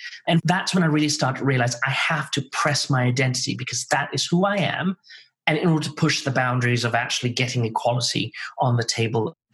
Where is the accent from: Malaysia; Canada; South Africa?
Malaysia; also born or lived in United Kingdom; now in United States; I actually come from Malaysia. I was originally born and brought up in Malaysia. And I then moved to the UK for about 20-something years and then have been in the US now for about 5 or 6 years.